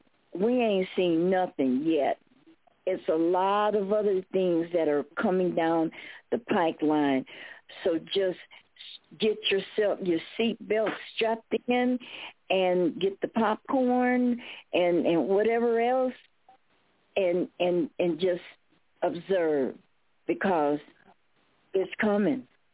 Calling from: Tucson, Arizona, United States; I'm calling you from Tucson, Arizona, the Gables Resort.

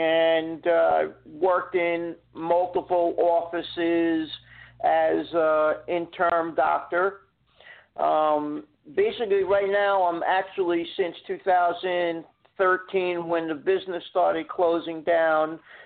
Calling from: Florida, United States; I'm calling from Florida.

